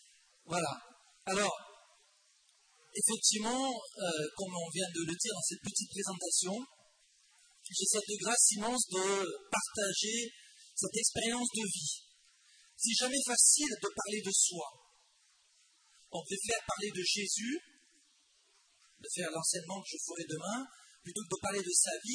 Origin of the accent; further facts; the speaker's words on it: Nîmes, Occitanie, France; born there; j'ai 47 ans, donc je suis né à Nîmes, dans le sud de la France, dans une famille de 5 enfants